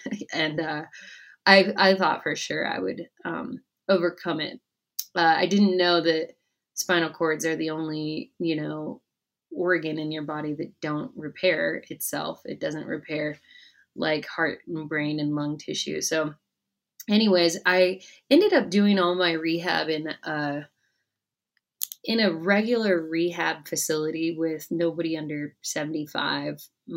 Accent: New Mexico, United States; So I'm from Northern New Mexico

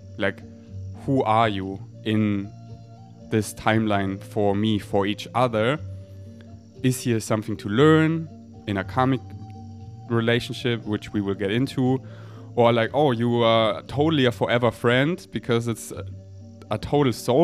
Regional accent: Germany; we have the same programming because we grew up in Germany

